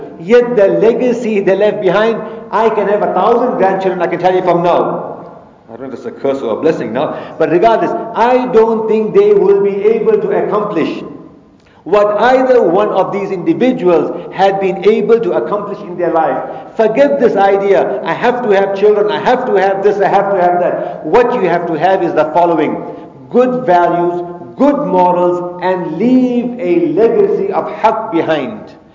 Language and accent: English; South Africa; Some countries, like for example, I come from South Africa. We know what's happening there.